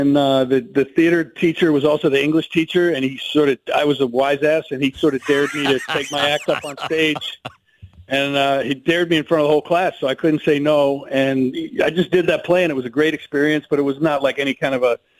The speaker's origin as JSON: {"language": "English", "region": "New York", "country": "United States", "said": "I'm from Long Island, which is where Kari Yastrzemski's from."}